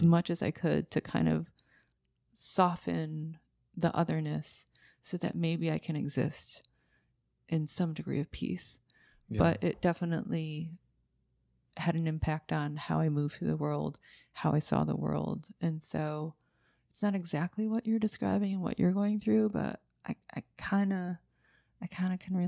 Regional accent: Baldwinsville, New York, United States; also born or lived in Seoul; And then at 7 months, I was adopted into a family in Baldwinsville, which is 20 minutes outside of Syracuse. Okay. And I grew up in a white family, and I grew up in a very white community

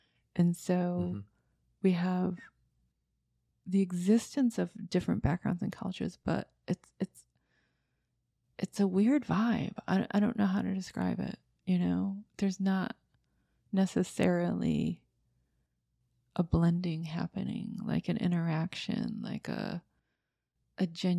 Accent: Baldwinsville, New York, United States; also born or lived in Seoul; And then at 7 months, I was adopted into a family in Baldwinsville, which is 20 minutes outside of Syracuse. Okay. And I grew up in a white family, and I grew up in a very white community

